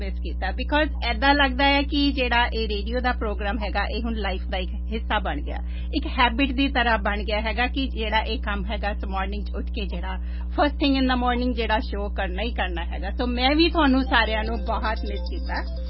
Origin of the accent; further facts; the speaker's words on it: Punjab, India; ਅਸੀਂ ਦੁਆਬੇ ਵਾਲੇ ਵੀ ਰੇਡੀਓ